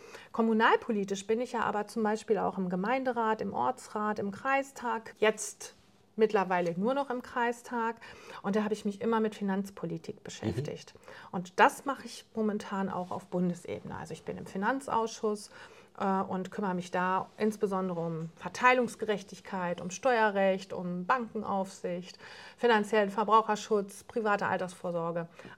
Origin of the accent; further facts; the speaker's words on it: Katlenburg-Lindau, Lower Saxony, Germany; bin ein Kind der Region, also auch gar nicht aus meiner Heimatgemeinde Katlenburg-Lindau weggezogen, sondern immer da verankert geblieben.